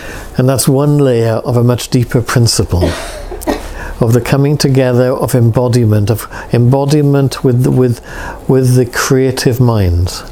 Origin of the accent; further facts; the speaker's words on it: Wales, United Kingdom; because I'm Welsh and imaginative, and I can get very carried away.